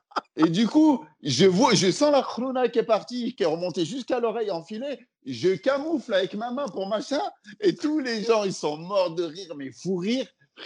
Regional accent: Lyon, Auvergne-Rhône-Alpes, France; now in Paris, France; parce que moi je suis lyonnais de base, et quand je suis arrivé sur Paris

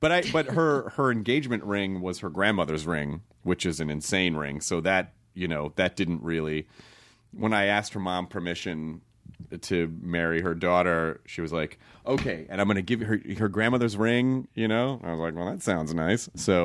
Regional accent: Memphis, Tennessee, United States; Tennessee.

